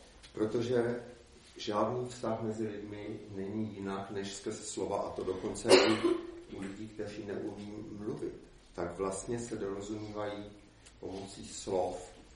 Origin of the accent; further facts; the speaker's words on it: Prague, Czechia; Chodil jsem na základku ve Vysočanech a byl jsem vychováván přísně nenábožensky, přestože rodiči nějak věřili